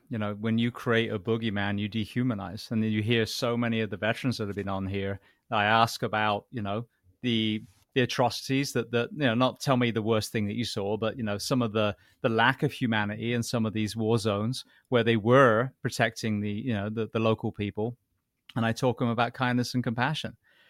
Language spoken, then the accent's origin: English; United Kingdom; now in United States; the British, like, you know, my home country, the BBC, there was everything.